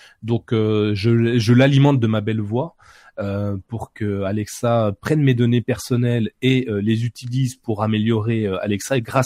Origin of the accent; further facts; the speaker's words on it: Bourgogne-Franche-Comté, France; malgré que je sois français, franc-comtois, il comprend bien mon accent